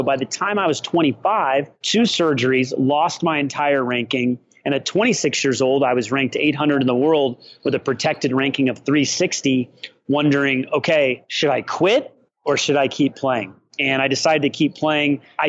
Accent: Peoria, Illinois, United States; born there; But I was born in Peoria, Illinois.

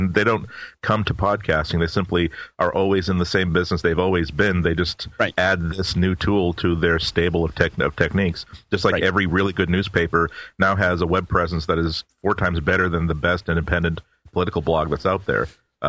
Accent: Boston, Massachusetts, United States; now in Ottumwa, United States; Well, I'm from Boston, so gee, I live in here in Ottumwa, Iowa.

